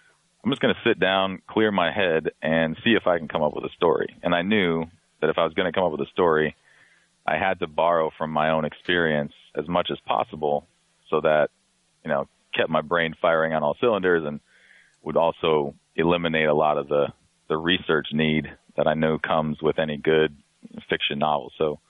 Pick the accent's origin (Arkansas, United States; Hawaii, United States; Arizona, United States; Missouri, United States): Arizona, United States; I got to go to my home state, which is Arizona